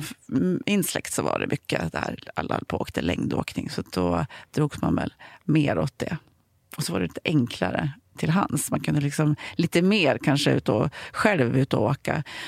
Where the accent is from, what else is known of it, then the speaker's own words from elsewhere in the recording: Ullånger, Västernorrland County, Sweden; also born or lived in Örnsköldsvik; Men jag flyttade faktiskt till Ullånger, ett mindre samhälle söder om Örnsköldsvik, när jag var 4 till mitt min pappas föräldrahem. Så jag uppväxte i Ullånger.